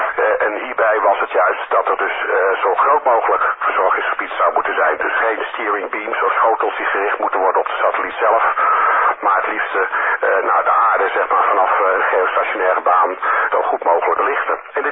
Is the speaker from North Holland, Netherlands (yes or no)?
yes; Kortenhoef, North Holland, Netherlands; Ja, ik ben opgegroeid in Kortehoef.